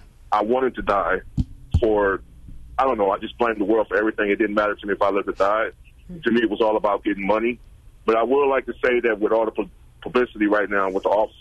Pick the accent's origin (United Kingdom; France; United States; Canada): United States; New Orleans, Louisiana; I was born and raised. I grew up in New Orleans in Louisiana.